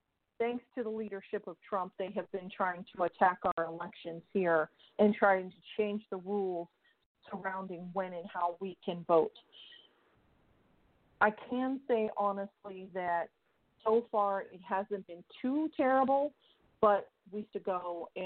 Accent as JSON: {"language": "English", "region": "Ohio", "country": "United States", "tie": "born or raised there", "said": "Another thing that happened here in my home state, we're having an issue with Frank De La Rose, who wants to stop Ohioans from being able to request their ballots over the computer."}